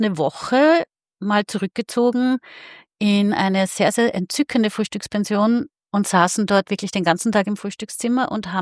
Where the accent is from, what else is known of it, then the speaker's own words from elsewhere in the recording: Austria; Und Hallstatt ist ja bei uns in Österreich.